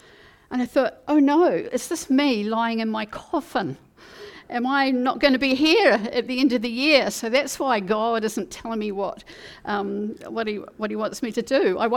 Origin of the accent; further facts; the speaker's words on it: Christchurch, Canterbury, New Zealand; I was from Christchurch at Townie, but I decided, yes, I can do this.